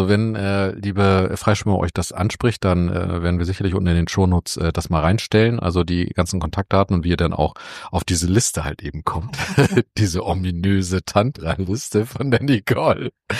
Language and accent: German; Hamburg, Germany; ich komme ja aus Hamburg